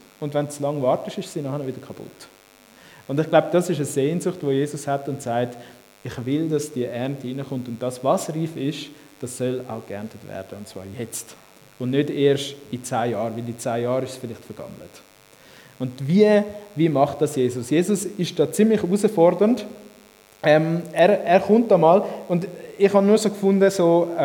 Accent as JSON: {"language": "German", "country": "Switzerland", "said": "etwas, was uns manchmal aufhaltet, gerade so als Schweizer ist, wir machen dann etwas, wenn wir eine Ausbildung haben dafür."}